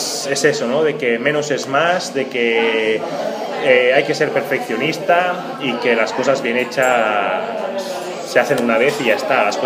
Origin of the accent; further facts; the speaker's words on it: Lleida, Catalonia, Spain; A mí me tira mucho mi tierra, que es Lérida.